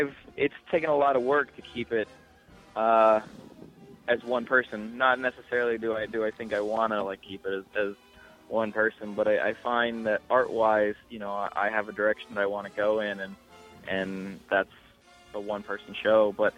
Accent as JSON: {"language": "English", "town": "Orlando", "region": "Florida", "country": "United States", "tie": "born or raised there", "also_born_or_lived": "Indianapolis", "said": "I grew up in Orlando, Florida. So I was born and raised between Orlando and Indianapolis."}